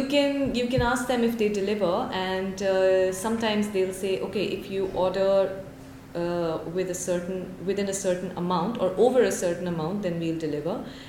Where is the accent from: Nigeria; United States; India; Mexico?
India; what these Westerners don't understand is that I'm from India